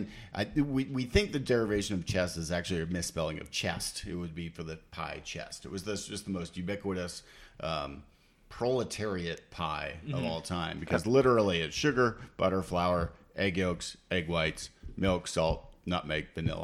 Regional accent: Canada; I'm from Canada

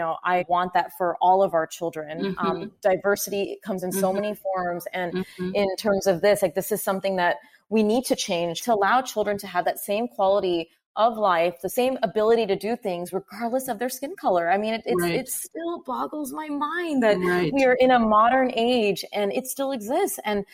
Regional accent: United States; because I'm an Indian American woman trying to share, you know, that perspective.

